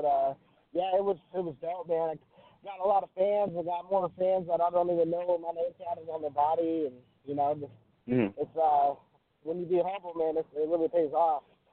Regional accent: Olympia, Washington, United States; Yeah, I'm from Olympia, Washington. It's an hour south of Seattle.

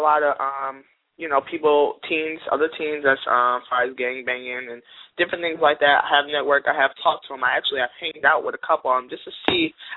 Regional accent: Minneapolis, Minnesota, United States; Well, I feel, as being a youth growing up in North Minneapolis, I see a big gap in teens right about now

